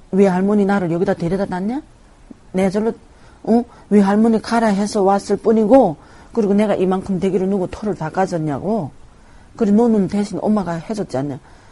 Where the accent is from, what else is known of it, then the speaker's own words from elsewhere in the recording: North Korea; also born or lived in China; now in South Korea; 우리는 북한 사람이길래